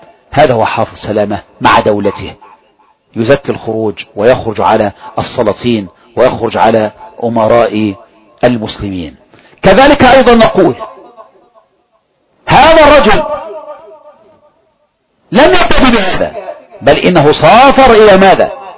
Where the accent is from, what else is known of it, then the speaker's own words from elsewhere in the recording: Egypt; وأدت إلى إثارة الثورات في بلدنا مصر.